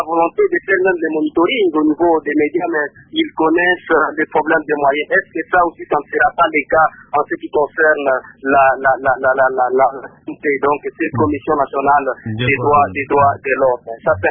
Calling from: Uvira, South Kivu, DR Congo; mais ici chez nous à Uvira et à Fizi, et où il y a aussi la présence de plusieurs médias, on ne voit même pas sa présence.

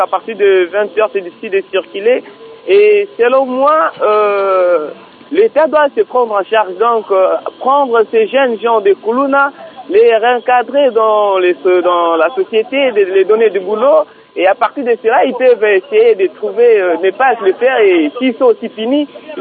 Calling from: Mbandaka, Équateur, DR Congo; ici, chez nous, à Mbandaka, c'est plus dur, car la population n'est pas sécurisée par la police

